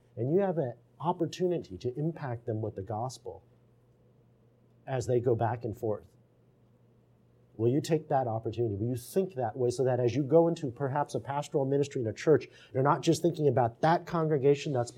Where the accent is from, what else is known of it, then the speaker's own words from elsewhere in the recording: United States; growing up in America here as an Asian American, you almost have this mindset of understanding you're living in two worlds all the time.